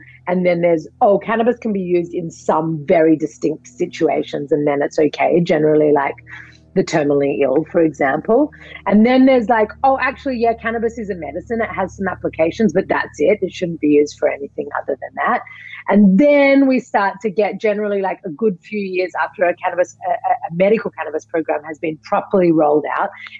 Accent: Australia; you mentioned before that I'm from Australia.

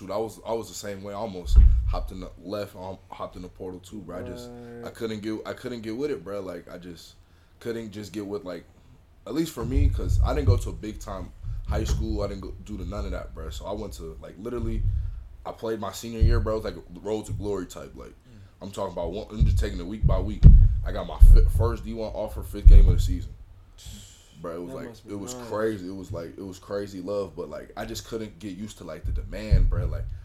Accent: Arizona, United States; like, I'm from Arizona, bro. Like, and you know, black people, you know, we get ashy.

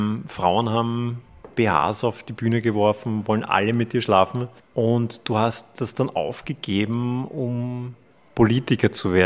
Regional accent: Klosterneuburg, Lower Austria, Austria; Ich komme auch aus Klosterneuburg. Wir teilen quasi fast denselben Wohnsitz. Nein, ich bin dort aufgewachsen, aber ich bin schon lange nicht mehr dort.

